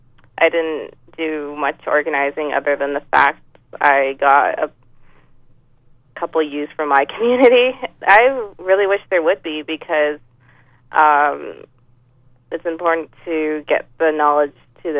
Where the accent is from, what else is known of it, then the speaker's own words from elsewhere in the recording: Ontario, Canada; being Indigenous and a woman and growing up in Chemical Valley